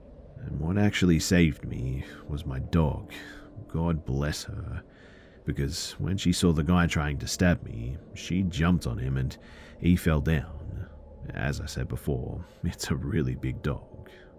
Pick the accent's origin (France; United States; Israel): France; English is a second language; Please forgive me too if anything I said was spoken a little bit weird, as like I said, I am from France.